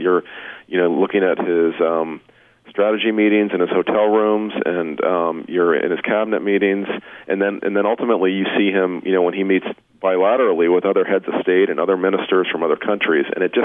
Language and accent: English; United States; You know, as an American, I've never really seen anything like this.